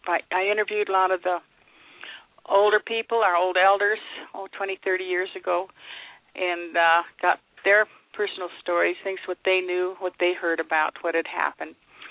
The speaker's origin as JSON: {"language": "English", "town": "Yreka", "region": "California", "country": "United States", "tie": "born or raised there", "said": "I was born in Wairika in 1934. I've been here all my life, and all my ancestors come right from Quartz Valley, where I live."}